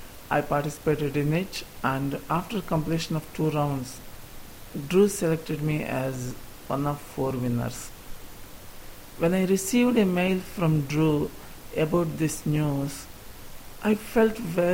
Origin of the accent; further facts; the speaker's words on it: India; English is a second language; I'm from India. I'm an employee and working in an outsourcing company. I'm 31 now.